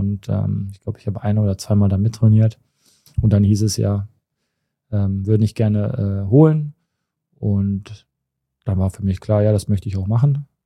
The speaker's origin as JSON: {"language": "German", "town": "Cologne", "region": "North Rhine-Westphalia", "country": "Germany", "tie": "born or raised there", "said": "Ich bin in Hohlweide geboren, also ich bin wirklich echte Kölsche Jung."}